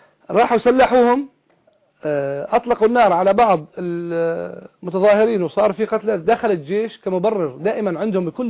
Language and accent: Arabic; Syria; بس نحن طبعا انا سوري وبسوريا بصور مع ما حدا